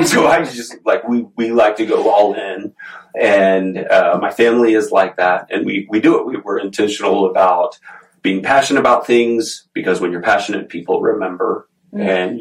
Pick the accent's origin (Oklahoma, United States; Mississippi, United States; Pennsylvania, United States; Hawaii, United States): Oklahoma, United States; Oklahoma City; So anyway, born and raised in Oklahoma City, went